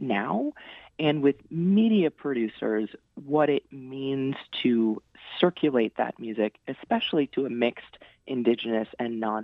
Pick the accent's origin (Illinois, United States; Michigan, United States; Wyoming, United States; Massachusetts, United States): Illinois, United States; Chicago; I'm from Chicago and I was doing my grad work in Chicago